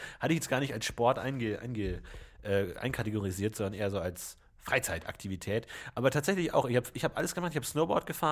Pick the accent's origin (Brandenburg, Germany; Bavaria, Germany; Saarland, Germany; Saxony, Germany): Bavaria, Germany; Ich komme ja aus Bayern